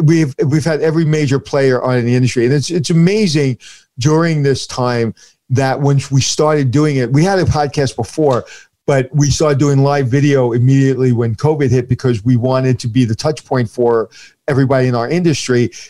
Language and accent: English; Brooklyn, New York, United States; New York opened its heart up for me, even though I grew up in Brooklyn